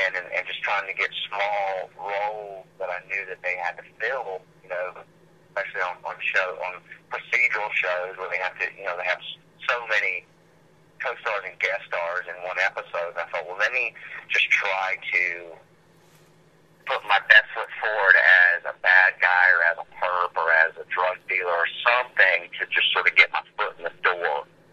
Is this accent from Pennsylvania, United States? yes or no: no; Macon, Georgia, United States; I grew up in outside of Macon, Georgia.